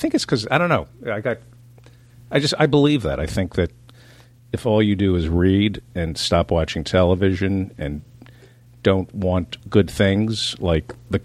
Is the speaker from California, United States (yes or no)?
no; New Jersey, United States; also born or lived in Brooklyn; I grew up in New Jersey.